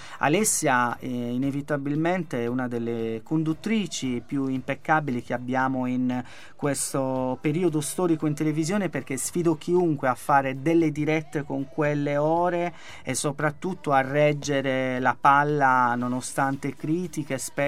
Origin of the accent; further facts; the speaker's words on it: Sardinia, Italy; accent: Sardinian; la mia Sardegna, il mio accento inconfondibile che rispecchia un po' la bellezza di quest'isola